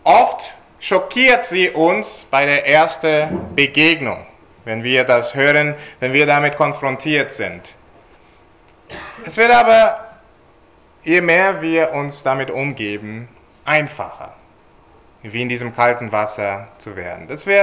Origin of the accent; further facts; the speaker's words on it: United Kingdom; Ich komme aus Großbritannien, bin dort aufgewachsen